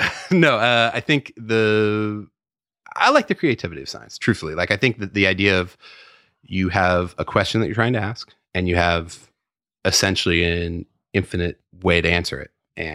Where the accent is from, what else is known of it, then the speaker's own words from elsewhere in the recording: San Francisco, California, United States; also born or lived in Petaluma; I grew up in San Francisco and then moved up to Petaluma when I was, 10, 11, something like that.